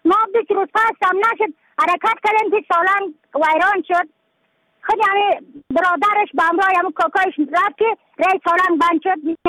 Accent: Badakhshan, Afghanistan; از بدخشان هستم، مرکز بدخشان، ولسوالی اقلی پایان، قیره بینگ.

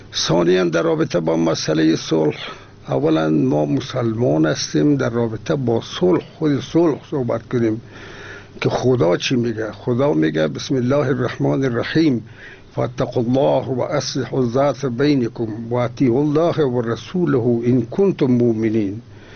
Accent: Afghanistan; به عنوان یک افغان،

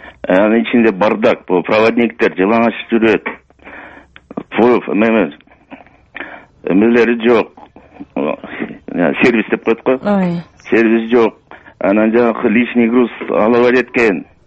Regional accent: Bishkek, Kyrgyzstan; Мен Бишкектен болом болот.

